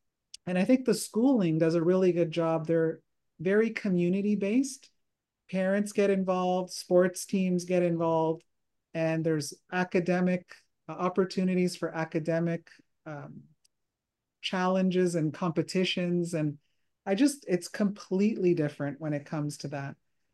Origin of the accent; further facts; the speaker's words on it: Canada; I'm Italian. My friends say, oh, I'm Portuguese, but we're Canadian, but we tend to say where we came from.